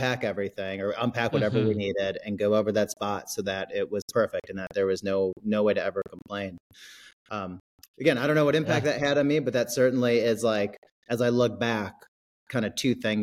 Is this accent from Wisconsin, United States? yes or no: yes; Wisconsin, United States; So I am a Midwest kid. I'm from Wisconsin.